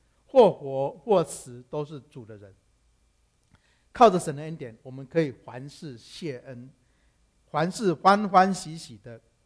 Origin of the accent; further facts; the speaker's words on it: Taiwan; moved away as an adult; now in United States; 我从小是在台湾一贯道的拜偶像交鬼的环境中长大，我的母亲是一贯道的传道人